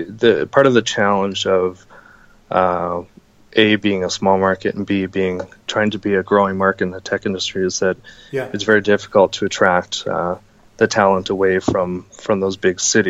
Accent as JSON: {"language": "English", "region": "Manitoba", "country": "Canada", "tie": "born or raised there", "said": "I grew up in Manitoba, out near Winnipeg, and obviously Winnipeg's not a huge video gaming city"}